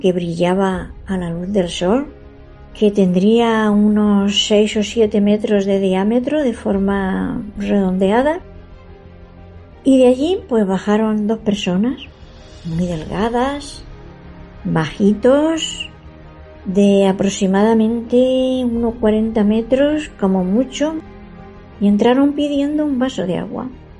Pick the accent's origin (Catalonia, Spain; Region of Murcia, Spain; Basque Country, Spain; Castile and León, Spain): Region of Murcia, Spain; Jumilla; Nací y me crié en Jumilla, provincia de Murcia.